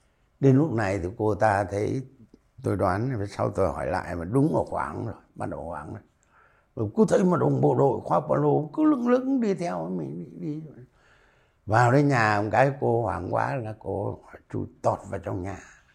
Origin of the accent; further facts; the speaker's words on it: Tuyên Quang, Vietnam; quê tôi vẫn ở Tuyên Quang, nhà vẫn đang Tuyên Quang.